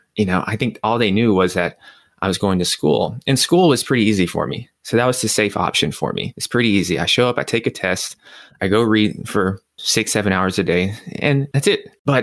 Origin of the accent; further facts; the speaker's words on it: Nashville, Tennessee, United States; because I'm from Nashville, Tennessee, and New York City. Those are two totally different places.